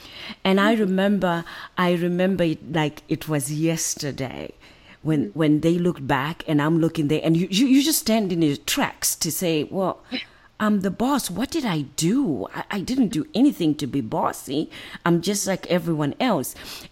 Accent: Zimbabwe; I grew up in Zimbabwe, in Africa.

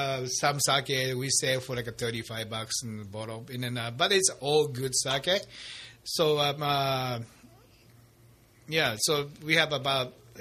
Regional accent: Tokyo, Japan; English is a second language; it's not like the same Japanese food I grew up with in Tokyo.

